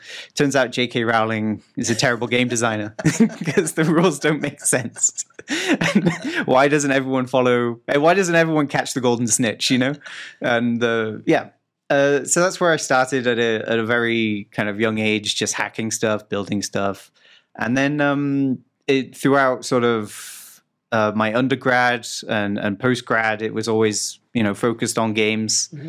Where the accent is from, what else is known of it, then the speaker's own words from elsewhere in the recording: Wales, United Kingdom; now in India; Yeah, I'm Welsh, yes.